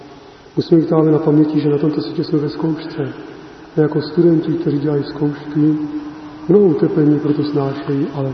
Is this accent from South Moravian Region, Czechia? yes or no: yes; South Moravian Region, Czechia; Tak já jsem z Moravy jižní, tak tam je sucho strašné, třeba měsíc neprší a nikdo to nepovažuje za nic zvláštního.